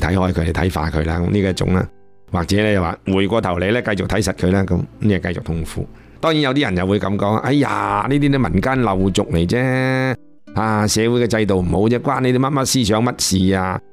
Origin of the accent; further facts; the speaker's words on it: China; 无论站在个人，站在咧作为一个中国人咧，回醒起自己嘅国家民族